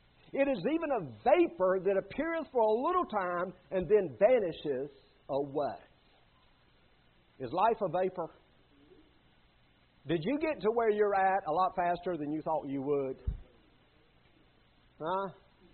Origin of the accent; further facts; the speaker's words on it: Sumter, South Carolina, United States; I was in Sumter the other day in my hometown with my mom